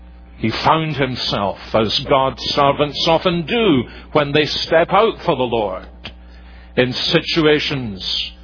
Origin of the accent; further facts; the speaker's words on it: Scotland, United Kingdom; my home country of Scotland